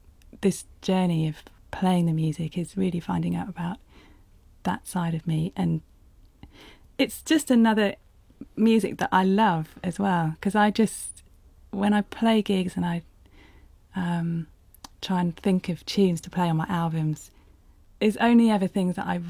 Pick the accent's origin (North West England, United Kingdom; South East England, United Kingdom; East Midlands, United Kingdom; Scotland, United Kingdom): South East England, United Kingdom; Chichester; we were born and brought up in Chichester in West Sussex.